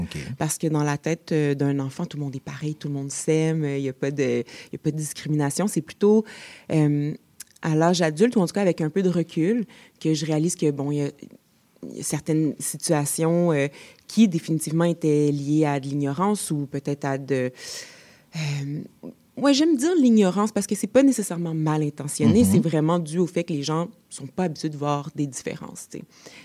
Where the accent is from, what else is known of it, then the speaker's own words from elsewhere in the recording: Rouyn-Noranda, Quebec, Canada; also born or lived in Montreal; Je suis née à Montréal. Par contre, j'aime dire que je viens de Rouyn-Noranda.